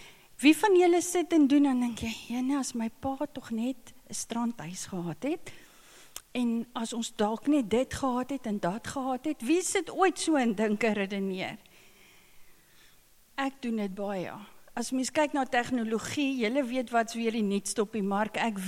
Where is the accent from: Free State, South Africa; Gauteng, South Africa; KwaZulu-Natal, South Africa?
Free State, South Africa; ek het daar in die Mielielande groot geword, so ek het in die Vrystaat groot geword, ons praat nie baie Engels daar nie.